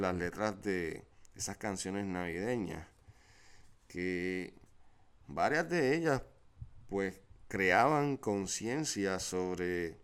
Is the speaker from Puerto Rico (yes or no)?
yes; Hormigueros, Puerto Rico; also born or lived in Mayagüez / United States; Yo soy nacido en Mayagüez, pero crecí y me crié en Hormigueros. Eventualmente, durante mi vida adulta, viví 6 años en Estados Unidos y hace ya 17